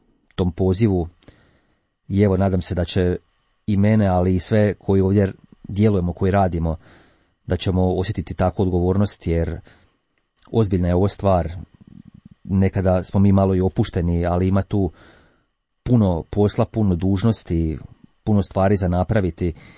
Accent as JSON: {"language": "Croatian", "region": "Slavonia", "country": "Croatia", "said": "Ja sam iz Slavonije"}